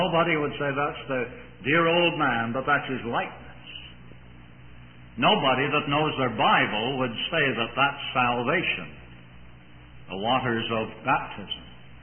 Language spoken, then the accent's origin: English; Canada; born there; I was born in Canada, so I do not know from experience just how they talk on the other side of the water